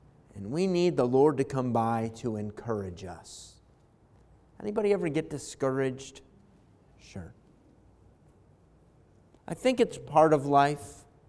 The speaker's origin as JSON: {"language": "English", "country": "United States", "tie": "born or raised there", "said": "So growing up in America, I lathered it the equivalent of strawberry preserves or jam."}